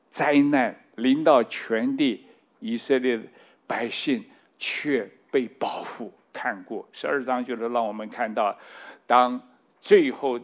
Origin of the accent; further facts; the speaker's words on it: China; 另外我们中国人鸡血鸭血猪血哇什么都吃过啊！我在神学院里头跟那个老师有辩论过，哇，我从小就吃血